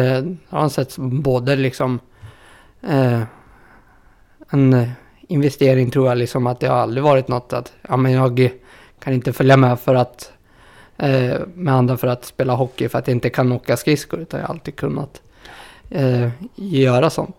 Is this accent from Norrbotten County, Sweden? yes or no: no; Tromsjö, Dalarna County, Sweden; Och här där jag kommer ifrån, då får vi ha två midsommar. En helgen här i Tromsjö, midsommar helgen innan liksom.